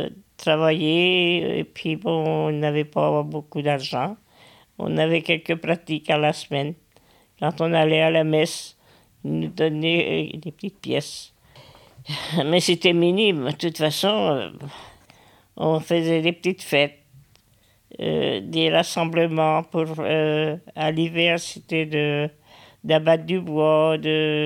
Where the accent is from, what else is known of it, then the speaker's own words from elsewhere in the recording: Épignac, France; born there; je suis à l'EHPAD ici depuis un an. Je suis née à Épignac le 13-6-1942.